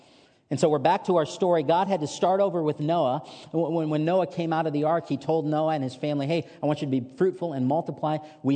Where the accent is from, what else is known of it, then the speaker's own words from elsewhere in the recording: Michigan, United States; One of my fondest memories growing up in Michigan is spending time at Lake Michigan.